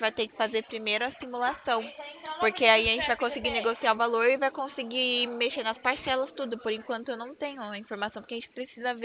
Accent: Itatiba, São Paulo, Brazil; Eu sou de Itatiba, cidade de São Paulo.

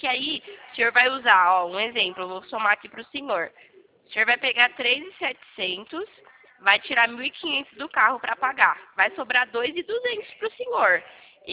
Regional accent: São Carlos, São Paulo, Brazil; eu sou aqui de São Carlos.

